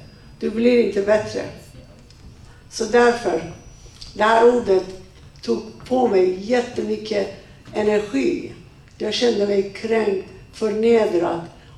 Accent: Iran; Swedish is a second language; now in Sweden; Och vi var från södra Iran och centrala Iran.

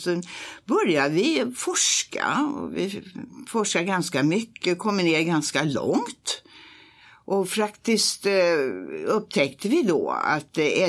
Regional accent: Upplands Väsby, Stockholm County, Sweden; jag är faktiskt född i Upplands Väsby. Det alltså ligger ungefär 2,5 mil norr om Stockholm.

